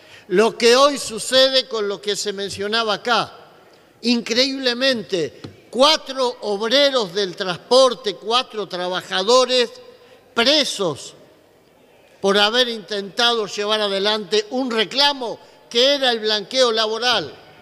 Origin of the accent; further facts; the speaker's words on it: Argentina; con orgullo decir, somos argentinos, somos trabajadores, nuestro destino es salvar a la patria.